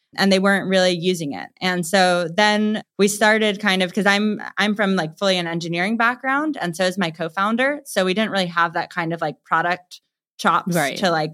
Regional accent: East Coast, United States; we came back to the East Coast really to be like closer to family, and it's just kind of where I'm from.

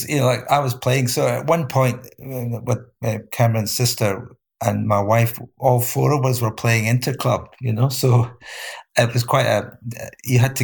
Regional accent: Glasgow, Scotland, United Kingdom; And in retrospect, when I was growing up in Glasgow, we were also fortunate that we had lots of tennis clubs.

